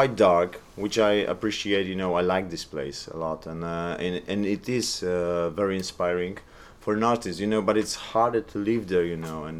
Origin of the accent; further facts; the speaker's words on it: Poland; English is a second language; So if we want to, you know, to have this American flow on our record, you know, even though that we are from Poland, Austin is a great place to come and record the album.